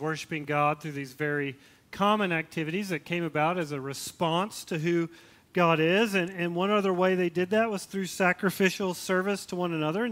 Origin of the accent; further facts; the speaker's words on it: Tennessee, United States; When I grew up in Tennessee, there used to be this hippie commune way off in the middle of nowhere, and they called it the farm, right?